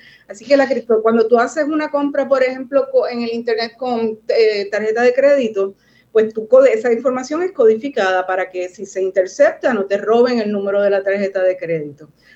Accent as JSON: {"language": "Spanish", "town": "Río Piedras", "country": "Puerto Rico", "tie": "born or raised there", "said": "Yo me crié en Río Piedras, mi familia es de Yauco, pero yo me crié toda la vida en Río Piedras, estudié en escuelas públicas de San Juan"}